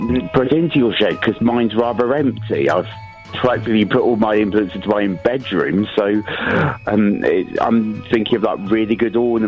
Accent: Broadstairs, South East England, United Kingdom; I'm from Broadstairs.

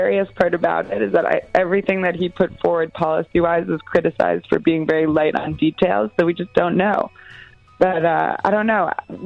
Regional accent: New Jersey, United States; now in New York, United States; I grew up in New Jersey, and now I'm living downtown in Manhattan.

